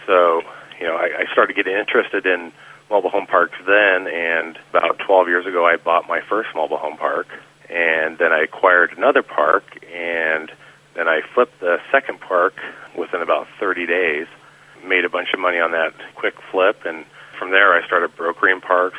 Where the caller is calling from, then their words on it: Cedar Ridge, Colorado, United States; I'm in Cedar Ridge, Colorado. It's on the western slope of Colorado.